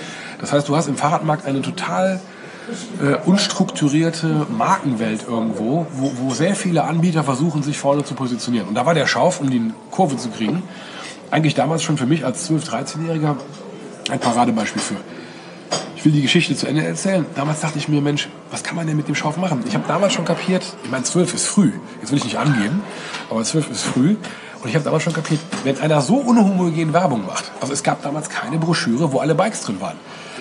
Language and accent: German; Oberwinter, Rhineland-Palatinate, Germany; born or raised there